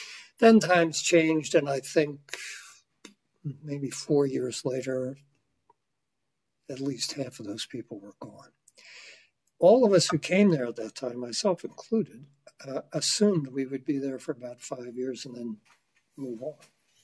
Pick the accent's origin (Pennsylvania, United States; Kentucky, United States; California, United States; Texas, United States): Pennsylvania, United States; Philadelphia; And I came from Philadelphia, where I grew up in a house that was one room wide and three rooms deep.